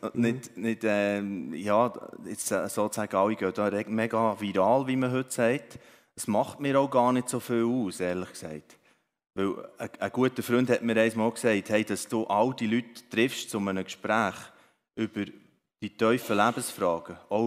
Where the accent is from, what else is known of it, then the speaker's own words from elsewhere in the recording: Bern, Switzerland; Also ich bin im Emmental aufgewachsen, in einem kleinen Bauerndorf und an einem Ort, wo sehr so eben noch beschaulich war, in einer Familie, wo Gott praktisch keine Rolle gespielt hat. Das ist im Oberaargau, genau, also der Grenze zu Oberaargau